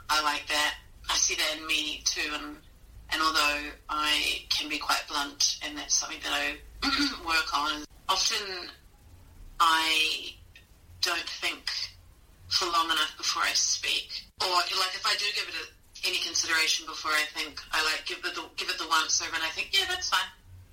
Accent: Auckland, New Zealand; also born or lived in Brisbane, Australia; So I was born in Brisbane. I grew up in Auckland in New Zealand. In West Auckland, actually. And the most of my childhood was in New Lynn, the mean streets of New Lynn.

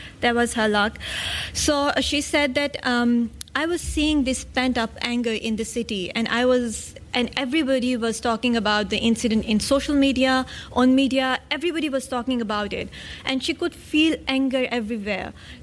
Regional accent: India; I'm a woman of color myself. I'm not Muslim, but I'm Indian, and I have experiences of discrimination myself.

